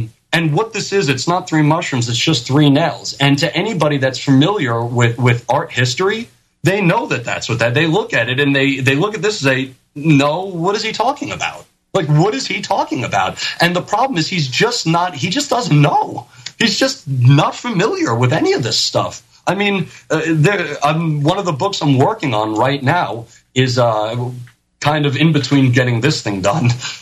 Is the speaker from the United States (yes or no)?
yes; New York, United States; I know I talk kind of fast. I'm a guinea from New York.